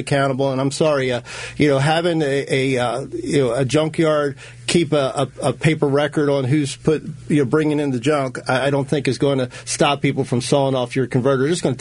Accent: Parkville, United States; Now, I grew up in Parkville. It's a community with lots of immigrants, legal immigrants.

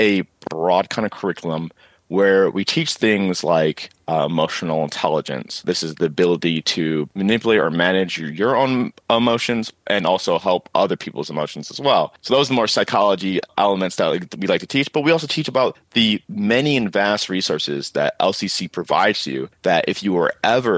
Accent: Lorain, Ohio, United States; I'm a kid out from Ohio. You know, I grew up in Lorain, and now I'm at Columbia University Medical Center in this prestigious college.

